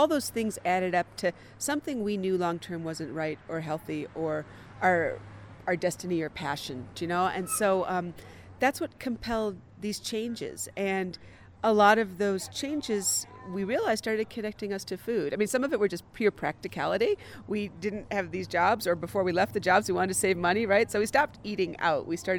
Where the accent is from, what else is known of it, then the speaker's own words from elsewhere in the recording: Wisconsin, United States; We're from Wisconsin, so of course there's good cheese on the plate